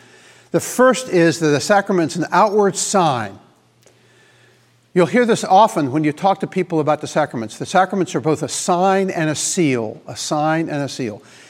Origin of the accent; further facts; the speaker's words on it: Washington, District of Columbia, United States; As a matter of fact, the church I grew up in Washington, D.C., my home church